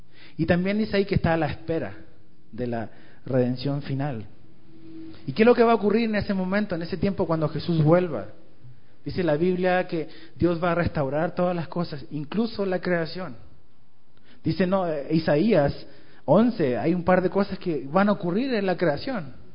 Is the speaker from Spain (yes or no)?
no; southern Chile, Chile; Yo soy del sur de Chile, allá bien lejos, donde el mundo casi termina, de allá soy yo.